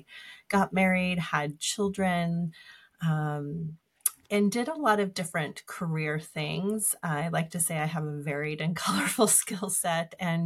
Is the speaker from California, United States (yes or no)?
yes; San Diego, California, United States; moved away as an adult; also born or lived in North Carolina; I currently live in Massachusetts. I've been here since 99, went to school in North Carolina, and I was born and raised in San Diego, which is my home and where I dream of being again someday.